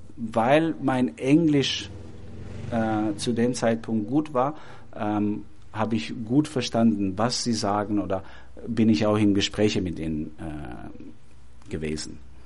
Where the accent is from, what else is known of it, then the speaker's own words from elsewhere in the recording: Pogradec, Korçë County, Albania; now in Germany; So bin ich aufgewachsen in Albanien, in das atheistischste Land der Welt.